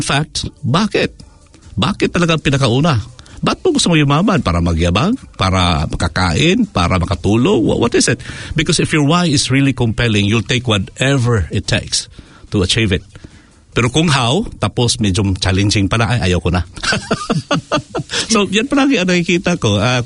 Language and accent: Tagalog; Cebu, Central Visayas, Philippines; also born or lived in Bukidnon; now in New Zealand; I grew up in Cebu. I mean, Bukidnon and in Cebu.